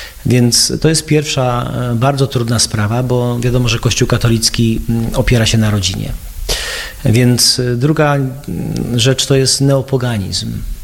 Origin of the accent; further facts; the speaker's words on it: Boston, Massachusetts, United States; moved away as an adult; wychowałem się w Stanach Zjednoczonych, w Bostonie, gdzie się urodziła moja babcia, więc tam kończyłem high school, czyli liceum ogólnokształcące, tam studiowałem w college.